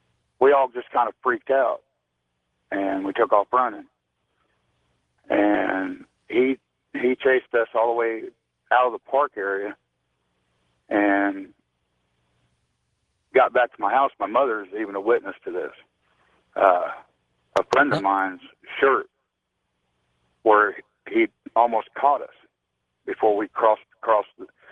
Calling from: Ohio, United States

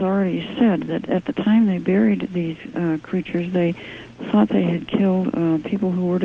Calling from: Detroit, Michigan, United States; Hi, I'm calling from the Detroit area.

